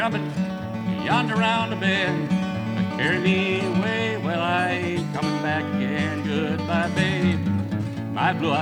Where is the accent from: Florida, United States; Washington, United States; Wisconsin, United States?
Washington, United States; Spokane; especially since I'm from Spokane, Washington. I'm at the other end of the country